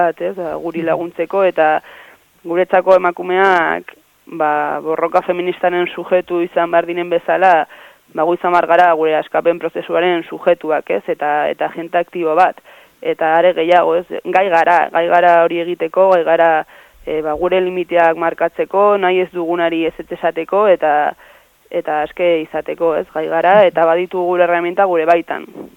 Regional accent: Pamplona, Navarre, Spain; hemen Iruñekoa naiz

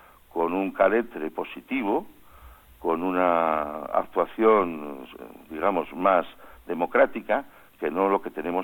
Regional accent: Basque Country, Spain; y porque soy vasco, y entonces quizás estoy más sensibilizado

